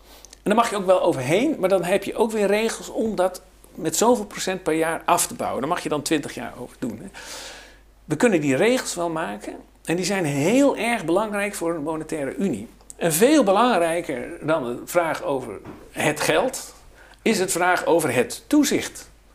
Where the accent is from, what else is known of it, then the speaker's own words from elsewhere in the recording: Netherlands; maar ik als Nederlander kreeg dan direct de wind van voren